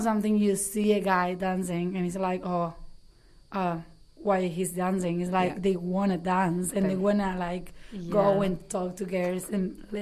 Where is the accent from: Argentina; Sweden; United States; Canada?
Argentina; I'm from Argentina, and I think in Latin America, a man who dances is considered like someone funny